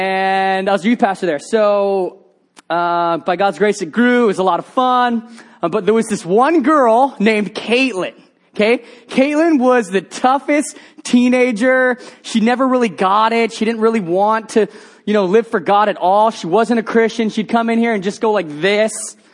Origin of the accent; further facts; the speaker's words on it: Indonesia; I grew up in Indonesia as a missionary kid and grew up in a Christian home.